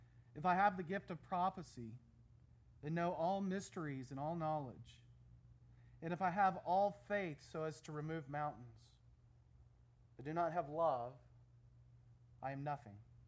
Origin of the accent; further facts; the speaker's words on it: Texas, United States; now in Pennsylvania, United States; And then, I grew up in Texas. It's interesting going back to a place where everyone has accents and they talk so slow after living in East Pennsylvania for so long.